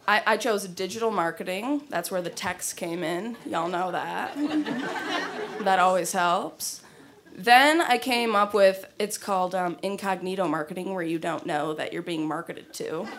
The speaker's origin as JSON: {"language": "English", "region": "Midwest", "country": "United States", "said": "I'm just from the Midwest. I've been to Canada twice."}